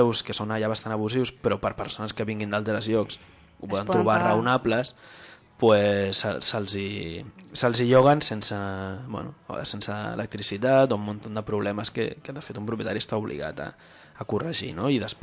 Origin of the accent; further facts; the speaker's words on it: Granada, Andalusia, Spain; Catalan is a second language; Bueno, jo mira, que vinc de Granada